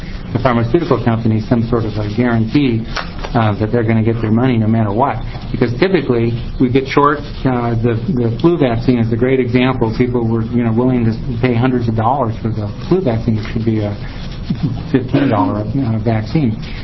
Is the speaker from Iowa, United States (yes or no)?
no; Salem, Oregon, United States; I'm a pediatrician from Salem. I represent the Oregon Medical Association and the Oregon Pediatric Society.